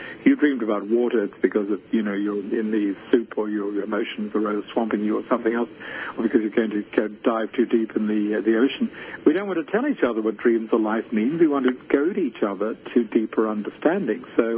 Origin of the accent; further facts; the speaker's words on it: Australia; I grew up in Australia